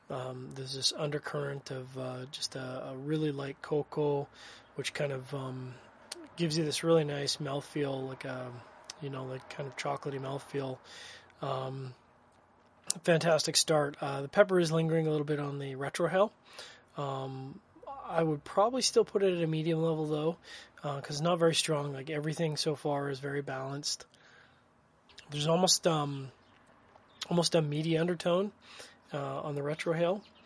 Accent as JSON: {"language": "English", "country": "Canada", "said": "obviously being a Canadian, it's kind of near and dear to my heart."}